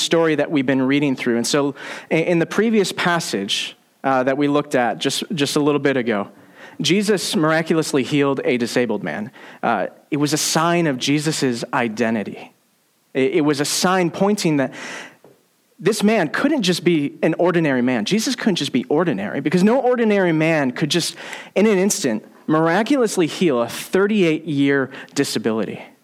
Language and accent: English; Michigan, United States; That's calling us back to my home state of Michigan, calling us back to our home region in the Traverse area